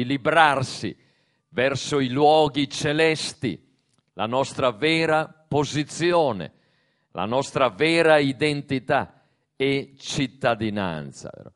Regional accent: Trentino-Alto Adige, Italy; io vengo dalla Valsugana, una zona di monti e di valli sullo sfondo le Dolomiti

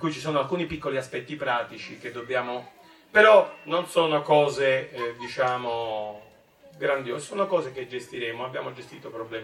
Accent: Venezuela; now in Italy; conosco bene la Colombia perché io sono venezuelano

